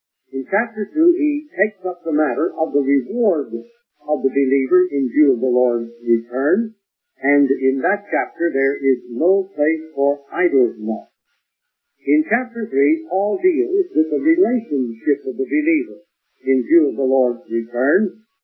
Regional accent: Philadelphia, Pennsylvania, United States; I was raised in Philadelphia, and I'm sorry to say that it has degenerated into the city of brotherly shove.

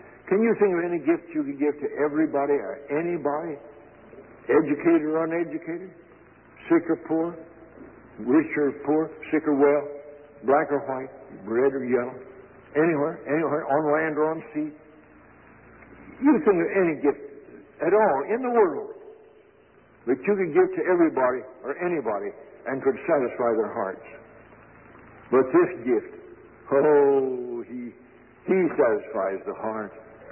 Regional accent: Aurora, Indiana, United States; born there; I was told I was born in Aurora, Indiana.

